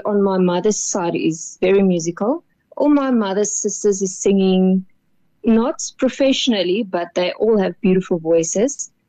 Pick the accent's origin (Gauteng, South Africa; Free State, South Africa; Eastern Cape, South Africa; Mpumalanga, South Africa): Mpumalanga, South Africa; Witbank; I am from Witbank. They call it Imalahleni.